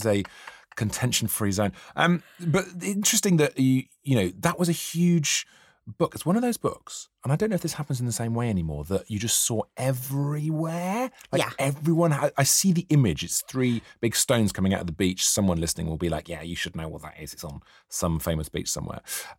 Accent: Wales, United Kingdom; I grew up near Tintern Abbey, right?

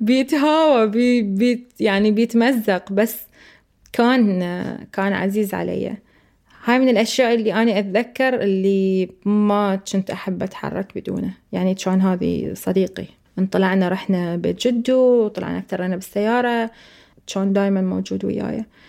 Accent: Iraq; moved away; آخر شيء طلعنا إحنا من العراق وهدينا البيت وهدينا الفاميلي، يعني العائلة ظلت في العراق وافترقنا عنهم

